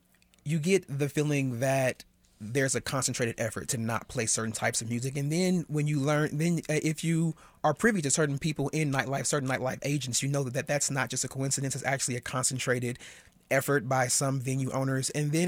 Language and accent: English; Kansas City, Missouri, United States; I am born and raised in Kansas City, and in 2007 I went to D.C.